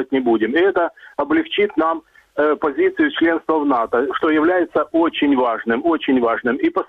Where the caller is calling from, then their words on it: Dnipro, Dnipropetrovsk Oblast, Ukraine; я звоню из Днепра.